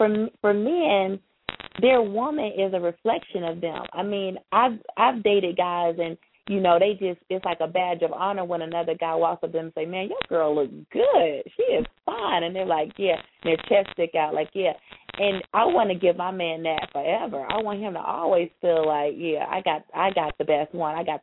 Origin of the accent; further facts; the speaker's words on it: the South, United States; I am from the South, you know, I'm probably what you would call proportionate.